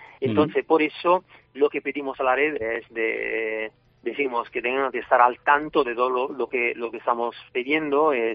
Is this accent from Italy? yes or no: yes; Southern Italy, Italy; Spanish is a second language; now in Spain; soy del sur de Italia, pero vivo ya hace algunos años aquí en España